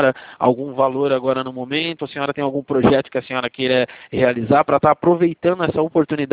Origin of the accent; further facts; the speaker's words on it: Jundiaí, São Paulo, Brazil; Não, eu sou de Jundiaí.